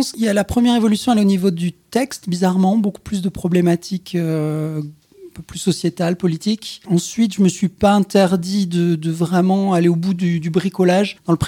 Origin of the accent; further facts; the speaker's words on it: France; now in Sweden; c'est très confortable d'être un étranger quand on est français en Suède